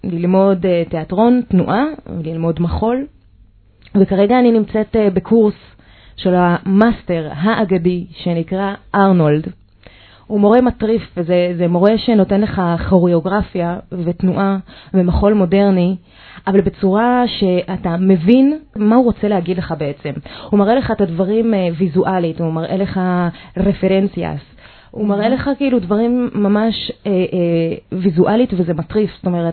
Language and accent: Hebrew; Hadera, Haifa District, Israel; born there; אוקיי, אני נולדתי בחדרה. חדרה זאת העיר שמקשרת בין חיפה לתל אביב.